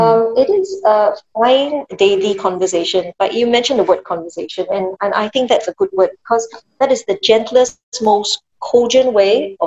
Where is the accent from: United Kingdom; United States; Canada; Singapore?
Singapore; And as Singaporean citizens, we're very used to less aggressive measures.